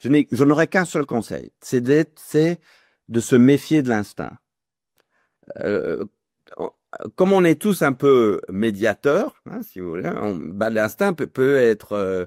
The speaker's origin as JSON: {"language": "French", "country": "United States", "second_language": "French", "said": "comme je viens des États-Unis, on se dit, bon, il maîtrise à peine le français"}